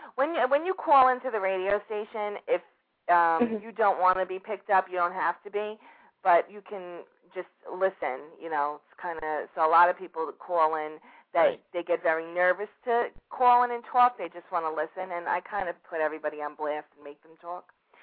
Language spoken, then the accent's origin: English; New York, United States; I'm from New York, and that's where I'm from. I'm not talking like you just because you want me to.